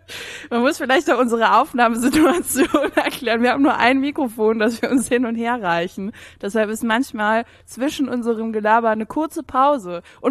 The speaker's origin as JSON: {"language": "German", "region": "Saarland", "country": "Germany", "said": "ich komme ja aus dem Saarland, das ist ja eigentlich Frankreich"}